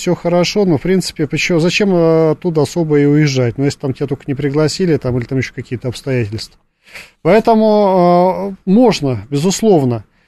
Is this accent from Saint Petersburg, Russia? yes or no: no; Tomsk, Tomsk Oblast, Russia; born there; now in Moscow, Russia; я родился в Томске, переехал в Москву из Сибири.